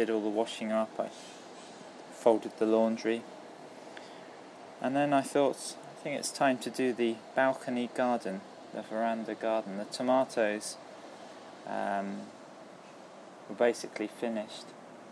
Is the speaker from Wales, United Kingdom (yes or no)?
no; West Midlands, United Kingdom; set in Herefordshire, my hometown.